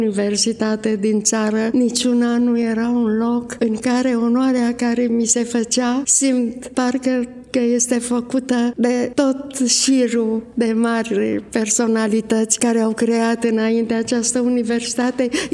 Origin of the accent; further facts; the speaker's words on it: Timișoara, Timiș County, Romania; born there; la Timișoara, unde m-am născut, și la Cluj, unde am făcut facultatea